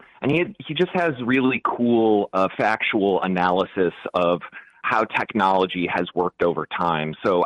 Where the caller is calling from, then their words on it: Brooklyn, New York, United States; I'm in Brooklyn.